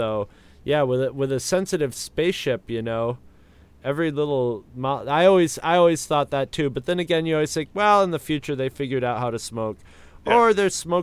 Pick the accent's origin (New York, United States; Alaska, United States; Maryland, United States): New York, United States; Rochester; "Oh, we're from Rochester, New York."